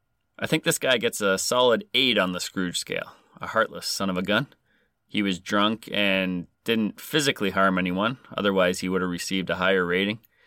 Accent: Canada; I am Canadian, so I don't even know why I'm changing my voice.

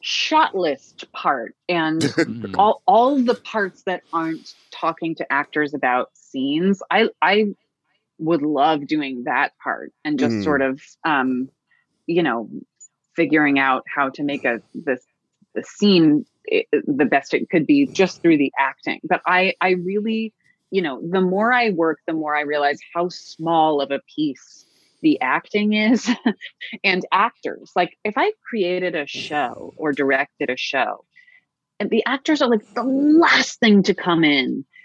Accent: New York, United States; So I grew up in New York, and, you know, New York actors in the, from 86 on, you know, in the 80s and 90s, New York actors did mostly theater and Law and Order.

